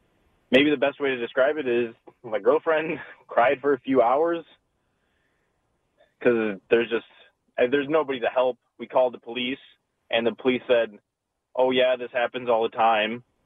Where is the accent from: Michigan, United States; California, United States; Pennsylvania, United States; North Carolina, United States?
Michigan, United States; Detroit; So we're from the Detroit area, so we're not we understand that crime happens, but even in Detroit, you can park downtown safely.